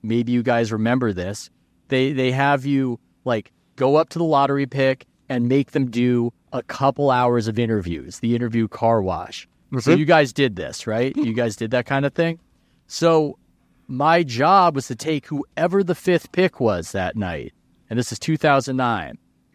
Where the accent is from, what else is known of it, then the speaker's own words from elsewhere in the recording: San Diego, California, United States; So I don't speak Spanish, to my great shame, because I'm from San Diego.